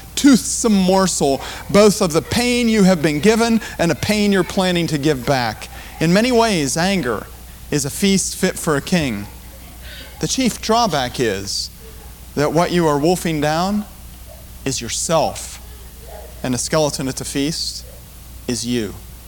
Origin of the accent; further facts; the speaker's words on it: Scotland, United Kingdom; Being a Scotsman, man, I want to tell you, when I'm angry, I'm going to let you know.